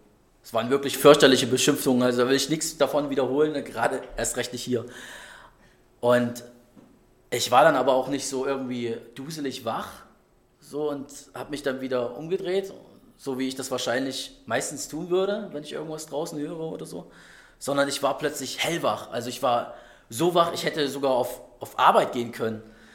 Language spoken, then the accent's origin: German; Bremen, Germany; also born or lived in Dresden; Das war in meiner zweiten Heimat in Bremen, wo ich aufgewachsen bin, wo ich 16 Jahre gelebt habe. Und da war ich dann aber schon zu Gast, ich war schon wieder richtiger Dresdner und habe bei meiner Mutter dort übernachtet in meinem Heimatstadtteil.